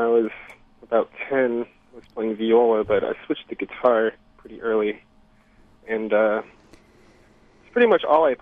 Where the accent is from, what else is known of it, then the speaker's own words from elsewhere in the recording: Pennsylvania, United States; now in Olympia, United States; I grew up in Pennsylvania on the East Coast, and I was always really into Olympia bands, even on the other side of the country. I moved out here to go to school